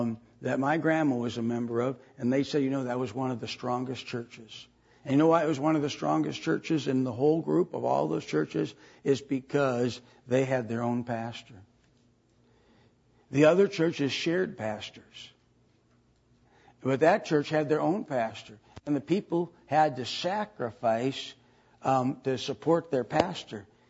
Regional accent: Wisconsin, United States; I grew up in Wisconsin. Wisconsin people are secularists.

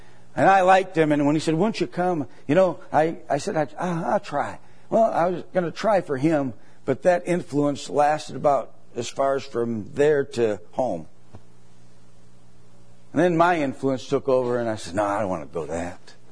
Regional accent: Delafield, Wisconsin, United States; I remember my mom, when we were growing up in Delafield, there was five or six ladies in the neighborhood. We're just a little neighborhood, you know, five or six houses.

